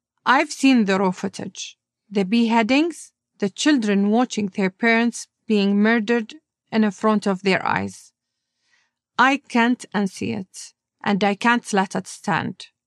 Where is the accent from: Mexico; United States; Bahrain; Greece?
Bahrain; I grew up in Bahrain.